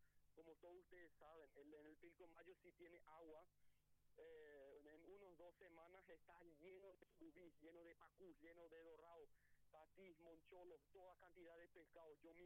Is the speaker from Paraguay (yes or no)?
yes; Paraguay